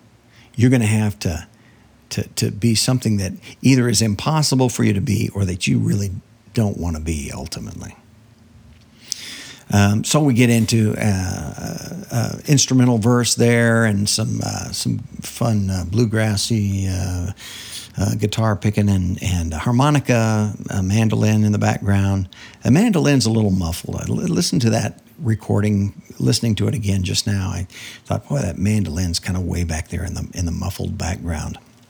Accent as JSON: {"language": "English", "country": "United States", "said": "I'm an American through and through. I'm proud to be an American."}